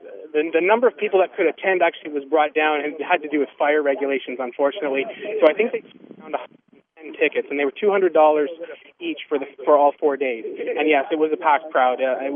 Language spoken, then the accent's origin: English; Stratford, Ontario, Canada; And I'm an engineer from Stratford, Ontario.